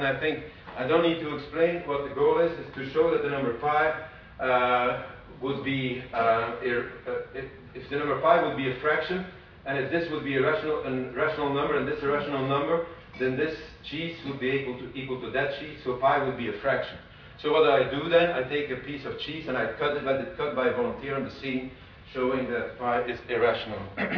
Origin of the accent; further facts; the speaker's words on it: Belgium; since we are from Belgium, of course, we wanted to make hyperbolic paraboloid chocolate.